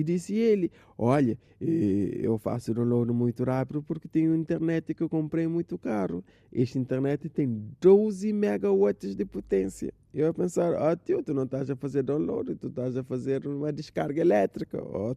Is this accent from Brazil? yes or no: no; Assomada, Santiago, Cape Verde; Ah, pois é, sou de Somada.